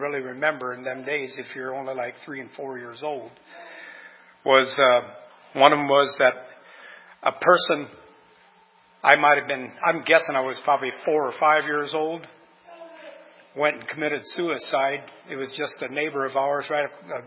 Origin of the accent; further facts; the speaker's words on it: Bremen, Indiana, United States; born there; I was born over in Bremen, Indiana.